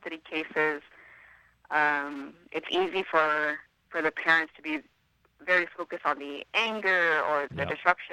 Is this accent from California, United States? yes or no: yes; San Francisco, California, United States; Yeah, I grew up in San Francisco, mm-hmm. Oakland, most of the East Bay, yeah.